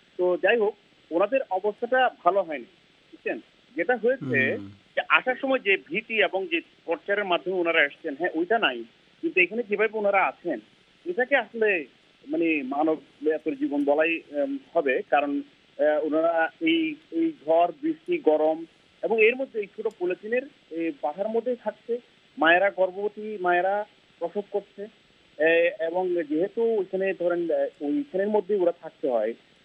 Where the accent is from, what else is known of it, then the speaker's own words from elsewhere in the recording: Cox's Bazar, Chittagong Division, Bangladesh; আমার বাড়ি কক্সবাজার, আমি জন্ম হয়েছে কক্সবাজার, আর রোহিঙ্গাদের ভাষাটা আমরা বুঝি, কারণ আমাদের কক্সবাজারে এটা মিক্স অনেক বছর থেকে।